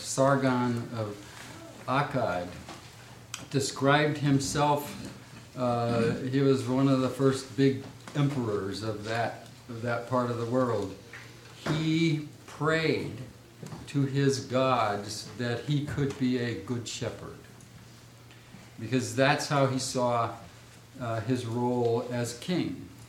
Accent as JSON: {"language": "English", "town": "Valparaiso", "region": "Indiana", "country": "United States", "said": "I'm from Valparaiso, Indiana, where I teach Bible at Valparaiso University"}